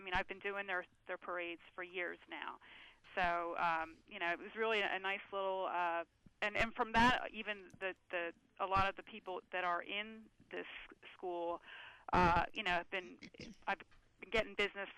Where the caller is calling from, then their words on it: Philadelphia, Pennsylvania, United States; I'm right outside of Philadelphia.